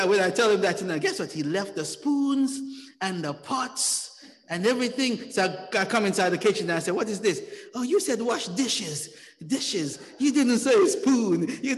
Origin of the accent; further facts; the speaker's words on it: Jamaica; I grew up in Jamaica